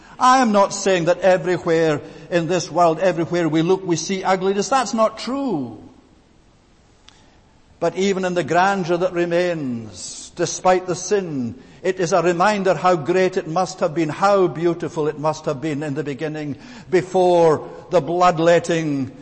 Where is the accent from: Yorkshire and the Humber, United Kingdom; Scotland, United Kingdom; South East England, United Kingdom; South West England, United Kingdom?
Scotland, United Kingdom; accent: Scottish; No doubt you all know by now by my accent, I'm from the land of Scotland.